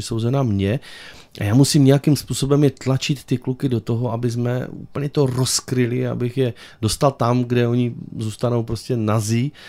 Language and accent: Czech; Zlín Region, Czechia; já mi připadá, že tady z Valašska mluvím ostravsky daleko víc a kratčeji než oni.